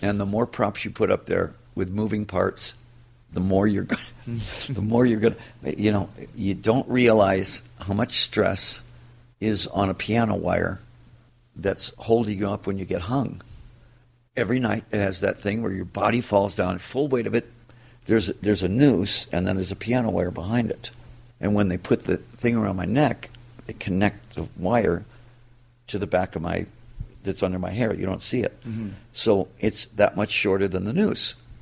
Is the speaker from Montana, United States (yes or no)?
no; Detroit, Michigan, United States; First of all, it's my hometown.